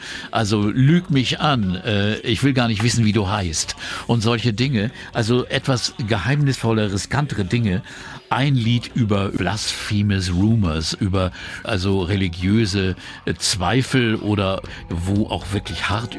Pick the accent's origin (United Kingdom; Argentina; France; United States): United Kingdom; England; das war ja nun was komplett anderes als diese englische Provinz, wo ich herkomme.